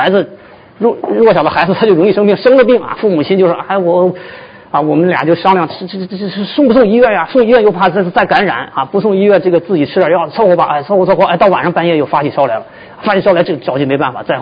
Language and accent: Chinese; China; 这种爱啊自古以来就是我们中国人心中的神圣之源